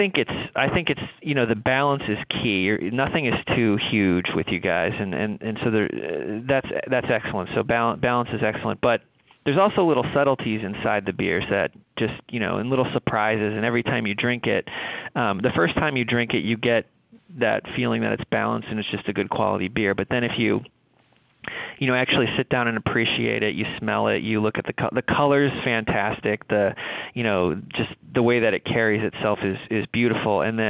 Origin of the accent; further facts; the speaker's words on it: Midwest, United States; I'm from the Midwest, and I've had more than my fair share of Honker's Ale, my friend.